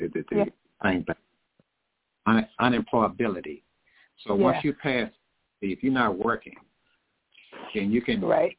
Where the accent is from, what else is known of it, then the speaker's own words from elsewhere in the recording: Ennis, United States; I'm working with a homegirl of mine now, down in my hometown. Now she's in one of those facilities down in my hometown of Ennis.